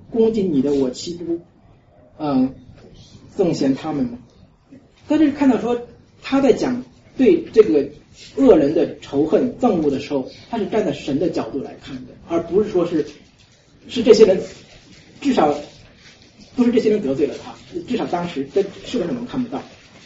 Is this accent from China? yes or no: yes; China; 这个观念其实在我们中国人的文化中也是很，我们讲说良药苦口利于病